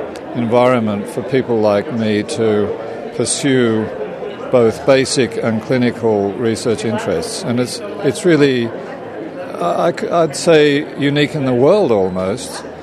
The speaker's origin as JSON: {"language": "English", "country": "Australia", "also_born_or_lived": "London, England", "lives_now": "United States", "said": "I'm originally from Australia, but my wife and I decided to come from London"}